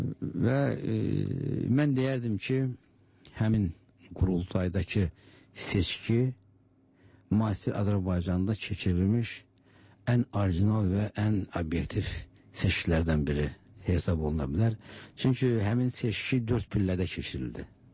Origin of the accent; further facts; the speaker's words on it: Fahraga, Kvemo Kartli, Georgia; moved away as an adult; also born or lived in Baku / Moscow; Mən əslən Gürcüstanlıyam. Bolnis rayonunun Fahrağa kəndində doğulmuşam. Uşaqlığım o kənddə keçib.